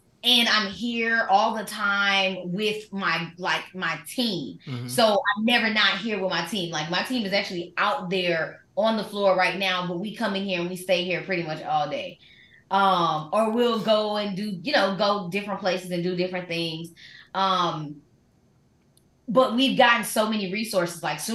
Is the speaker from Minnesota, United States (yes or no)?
no; Detroit, Michigan, United States; So it was just, honestly, I'm from Detroit originally.